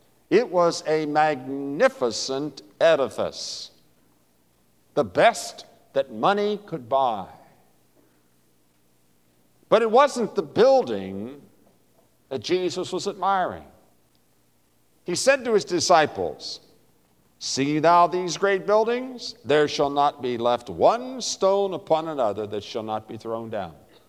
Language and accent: English; West Virginia, United States; Now, I'm from West Virginia. I've done more than my share of sitting.